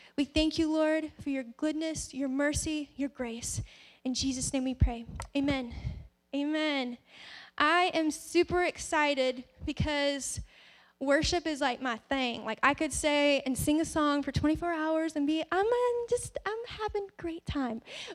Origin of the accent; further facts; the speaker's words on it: the South, United States; I mean, I'm from the South. You got to deep fry everything.